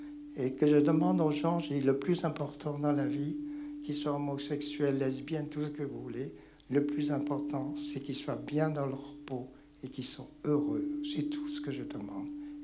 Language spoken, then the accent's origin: French; Vietnam; je me présente … je suis vietnamien.